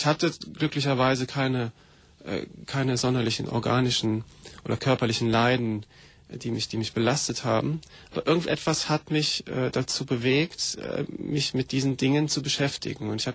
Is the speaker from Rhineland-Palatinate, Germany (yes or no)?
yes; Koblenz, Rhineland-Palatinate, Germany; Ja, ich komme aus Koblenz am Rhein und bin 1970 geboren. Und auch da aufgewachsen zum größten Teil, habe dann da Abitur gemacht in Koblenz